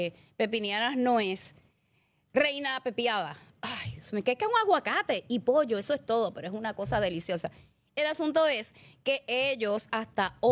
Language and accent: Spanish; Puerto Rico; Él como venezolano diciendo eso, yo como puertorriqueña